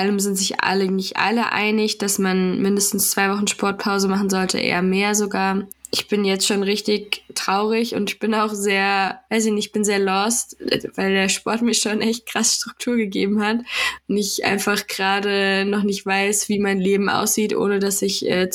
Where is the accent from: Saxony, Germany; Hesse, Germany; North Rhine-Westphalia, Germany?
Hesse, Germany; Eschwege; der Kreis, der im Moment Spitzenreiter in 7-Tage-Inzidenz in Deutschland ist, das ist der, wo ich herkomme.